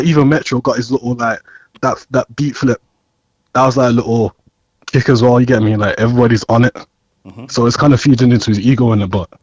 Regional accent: Birmingham, West Midlands, United Kingdom; Yo. What are you saying, guys? I'm from Brum, innit?

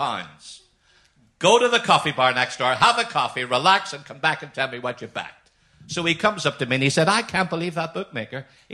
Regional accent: Belfast, Northern Ireland, United Kingdom; accent: Belfast; I was from Belfast, so, like, I had a very broad Belfast accent.

